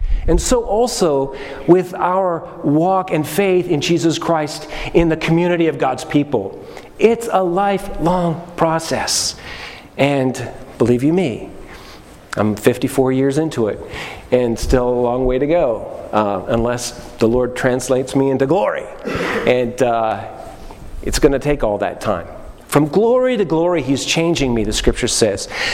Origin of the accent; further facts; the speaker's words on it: Canada; I came from Canada, and I had long underwear on.